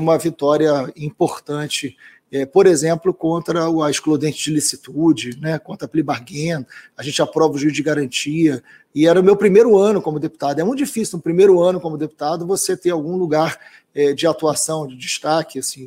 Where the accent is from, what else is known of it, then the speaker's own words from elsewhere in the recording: Rio de Janeiro, Brazil; Eu sou do Rio de Janeiro, né?